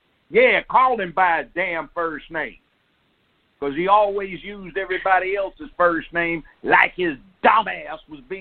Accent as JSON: {"language": "English", "town": "Los Angeles", "region": "California", "country": "United States", "tie": "born or raised there", "said": "No, I grew up a hell of a lot deeper in the South Central than Crenshaw."}